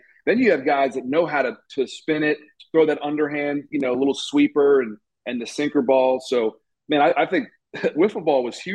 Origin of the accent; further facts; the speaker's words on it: Baltimore, Maryland, United States; I grew up in Baltimore. Eddie Murray was my guy.